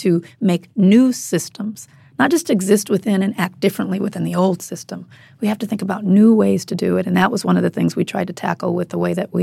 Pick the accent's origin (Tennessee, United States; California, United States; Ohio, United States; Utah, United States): California, United States; Compton; I grew up in Compton.